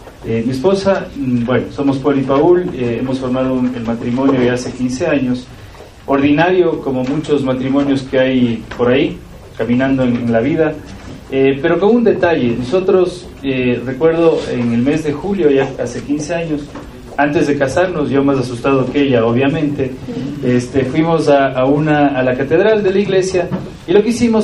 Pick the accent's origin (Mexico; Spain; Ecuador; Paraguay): Ecuador; Cuenca, Azuay; somos cuencanos. Bueno, yo soy cuencano, mi esposa guayaquileña, pero de padres cuencanos, hijos quiteños.